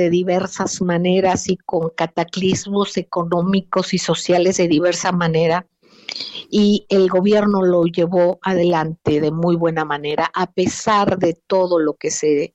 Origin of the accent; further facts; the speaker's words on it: Mexico; yo como madre mexicana, me permití hablar